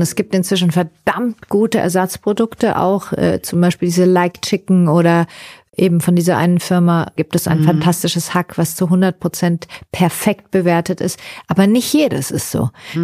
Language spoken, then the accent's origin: German; Southern Germany, Germany; Ich komme aus Süddeutschland und ich bin mit Bier groß geworden.